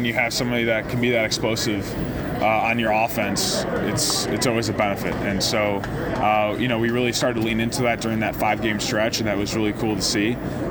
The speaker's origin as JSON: {"language": "English", "town": "Chicago", "region": "Illinois", "country": "United States", "tie": "born or raised there", "said": "But, yeah, I mean, obviously I would love to be in Chicago. It's my hometown and, you know, my hometown team and all those things."}